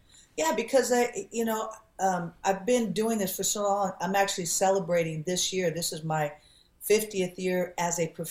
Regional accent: California, United States; And then growing up in the Bay Area, you have … coming over and hanging out.

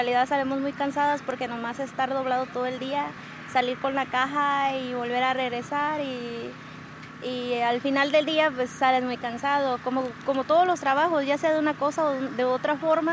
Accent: Iguala, Guerrero, Mexico; De Guerrero.

